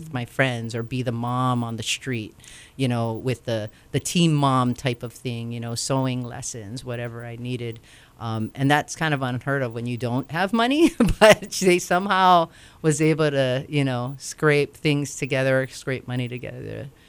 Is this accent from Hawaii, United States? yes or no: yes; Waianae, Hawaii, United States; my mom and dad always brought me to church. Growing up in Waianae.